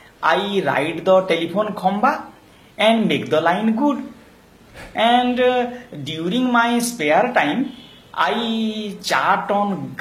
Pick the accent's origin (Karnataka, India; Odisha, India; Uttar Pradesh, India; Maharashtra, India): Odisha, India; Jharsuguda; Sir, I am from Jharsuguda. I studied 10th Saraswati Sisu Vidya Mandir. Graduate Cambridge Institute, Ranchi.